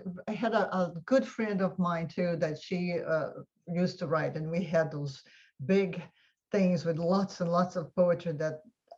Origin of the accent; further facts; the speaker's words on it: Brazil; also born or lived in Palo Alto, United States; My parents, my father studied in Stanford, and that's why I was born in Palo Alto in California. And the whole family was here. And when they went back to Brazil, they obviously took me